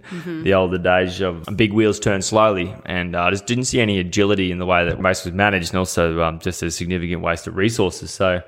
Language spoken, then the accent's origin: English; Yeppoon, Queensland, Australia; we're all from Yeppoon up in central Queensland.